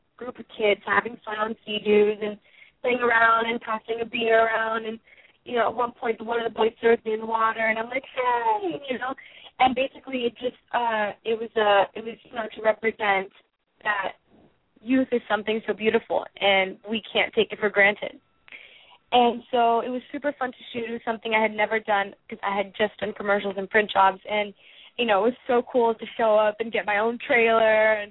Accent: Miami, Florida, United States; when I was growing up in Miami, there was almost no theatrical auditions.

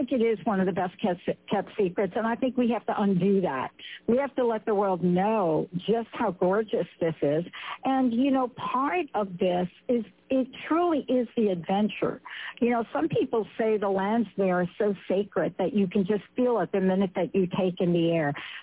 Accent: Northeast, United States; I love adventure. I grew up in the Northeast

